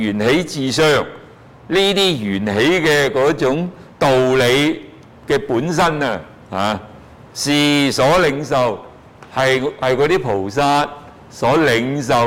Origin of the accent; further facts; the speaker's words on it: China; 記住，我哋中國人咧就執住我哋個魂魄咧去地獄嗰度報到